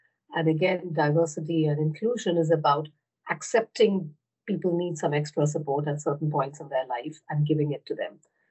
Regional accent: India; English is a second language; also born or lived in Europe; as I mentioned, I grew up in India, but worked in Europe and was acquired into a new company, a French company, although I didn't speak the language or know anything about it.

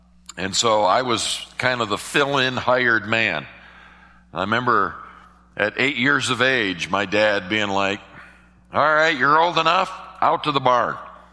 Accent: New York, United States; moved away; I grew up in New York State, where we just had two seasons, winter and the 4th of July. And so so that's another reason I love the South.

